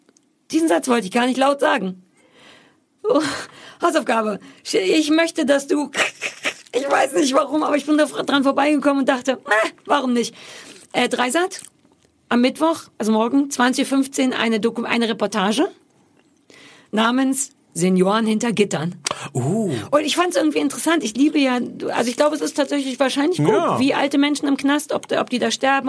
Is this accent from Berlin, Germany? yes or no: yes; Berlin, Germany; born there; ich bin quasi in Berlin-Mitte geboren